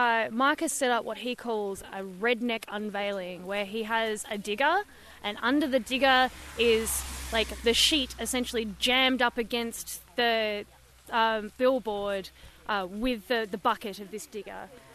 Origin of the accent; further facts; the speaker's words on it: Hobart, Tasmania, Australia; I'm from Hobart